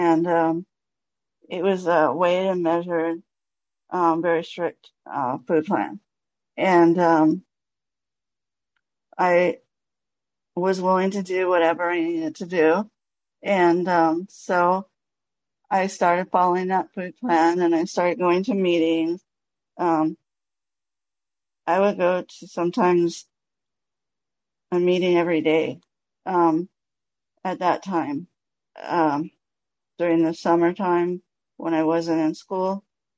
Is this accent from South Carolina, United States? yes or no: no; California, United States; I'm from California.